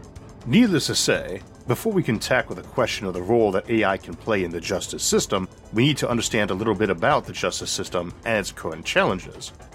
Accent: Ohio, United States; And for instance, in my home state of Ohio, we have a Supreme Court whose members are all elected to 6-year terms

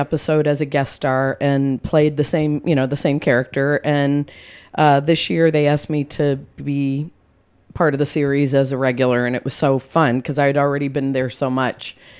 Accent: Midwest, United States; And I grew up in the Midwest, so it's very recognizable to me of all those kind of strange school characters

